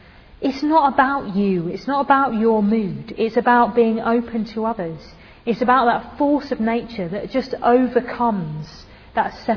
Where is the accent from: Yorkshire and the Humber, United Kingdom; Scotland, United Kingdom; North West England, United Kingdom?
Yorkshire and the Humber, United Kingdom; Sheffield; I'm from Sheffield, what's your name, where you come from, sort of thing.